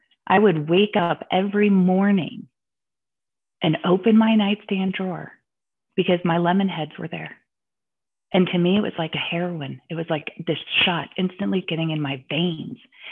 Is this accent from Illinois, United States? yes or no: yes; Chicago, Illinois, United States; I grew up in Chicago. We have the Hostess land.